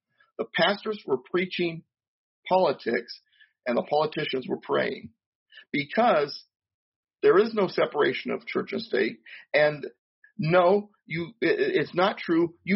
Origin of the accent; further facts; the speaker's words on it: Long Beach, California, United States; I grew up in North Long Beach, near South Compton. For those of you in Southern California, you know the area.